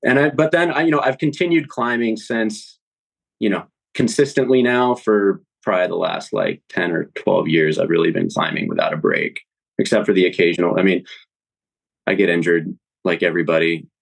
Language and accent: English; San Diego, California, United States; now in Los Angeles, United States; when I grew up in San Diego, it was a 6-hour drive. Now I'm in LA, it's a 4-hour drive, give or take.